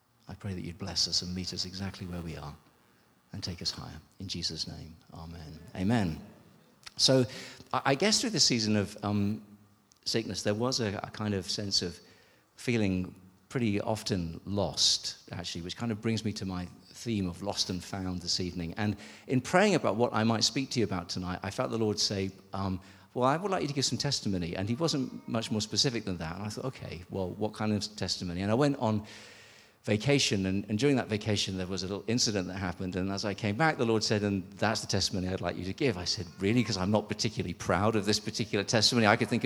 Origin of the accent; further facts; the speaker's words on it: England, United Kingdom; I'm English